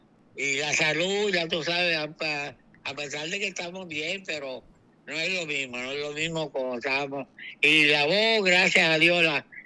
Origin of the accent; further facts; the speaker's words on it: Puerto Rico; Yo soy de Pileta Arce, sector Arce, sí, sí, sí.